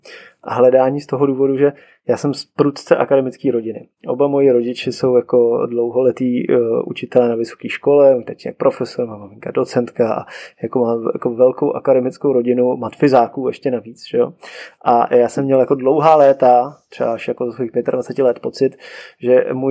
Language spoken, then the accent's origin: Czech; Prague, Czechia; tam jsem vždycky říkal hrdě, že jsem z Prahy.